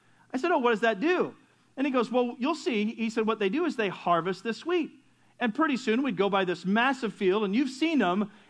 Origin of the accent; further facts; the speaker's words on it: California, United States; We grew up in Southern California, and the only thing I saw of any great mass was dairy farms and orange groves.